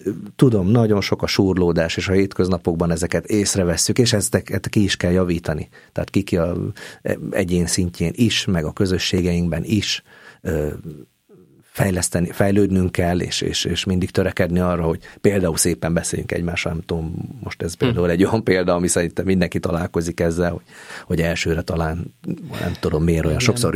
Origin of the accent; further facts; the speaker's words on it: Hungary; Végülis magyarok vagyunk, tehát szerintem ez egy természetes velejárunk.